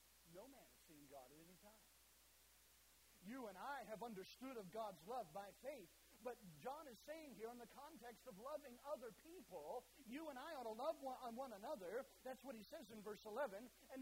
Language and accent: English; the Carolinas, United States; now in Mississippi, United States; Growing up, I grew up in the Carolinas and now living here in Mississippi